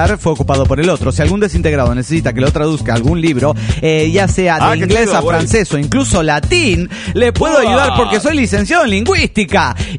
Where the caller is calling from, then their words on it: Nezahualcóyotl, State of Mexico, Mexico; de Nexahualcoyotl.